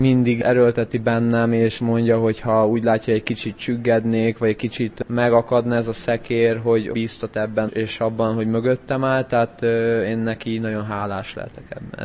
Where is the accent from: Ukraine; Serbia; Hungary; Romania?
Hungary; born or raised there; moved away; also born or lived in England